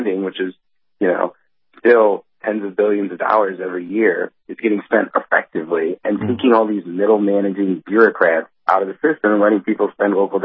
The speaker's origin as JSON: {"language": "English", "region": "Michigan", "country": "United States", "lives_now": "Washington, D.C., United States", "said": "I'm from Michigan, but I live in D.C. now."}